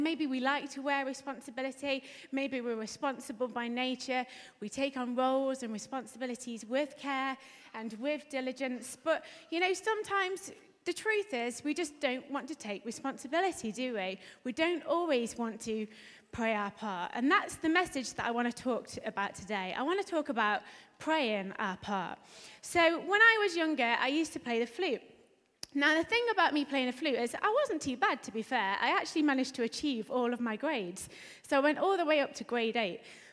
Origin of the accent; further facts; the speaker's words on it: East Midlands, United Kingdom; now in Paisley, United Kingdom; As you can tell, I'm not Scottish. I'm definitely not Scottish, and I've not picked up the accent just yet. I'm from Derbyshire originally.